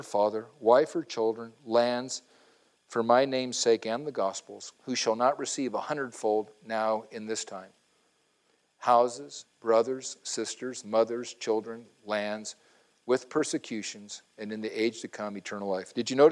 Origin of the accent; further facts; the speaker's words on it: Puerto Rico; You see, in Puerto Rico, growing up in Puerto Rico, we had this saying, mi casa es su casa.